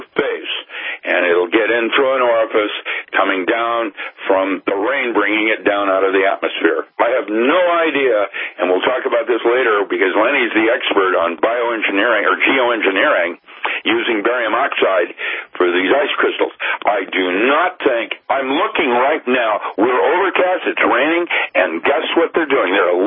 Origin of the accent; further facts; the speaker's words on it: Seattle, Washington, United States; Hanford has always been in my awareness because I grew up in Seattle